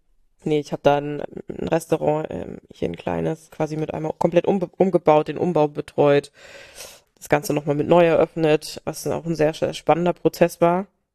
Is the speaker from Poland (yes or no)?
no; Rhineland-Palatinate, Germany; Ich habe dann so ein bisschen in einem Hotel, in einem ganz tollen Weinhotel an der Mosel in meinem Heimatort gekellnert